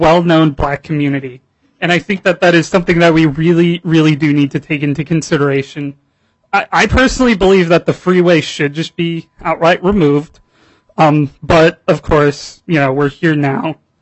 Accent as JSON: {"language": "English", "town": "Burnsville", "region": "Minnesota", "country": "United States", "tie": "born or raised there", "said": "I grew up in Burnsville, one of the most car-dependent places here in the Twin Cities Metro."}